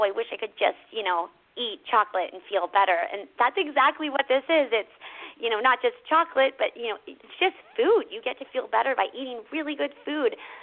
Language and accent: English; California, United States; Well, I grew up in California, you know, home of California Pizza Kitchen and all of these non-pizza pizzas.